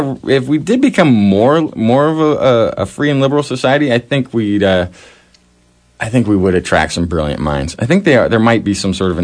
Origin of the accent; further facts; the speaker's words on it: California, United States; Luckily, we're from California, so we don't really see it that much.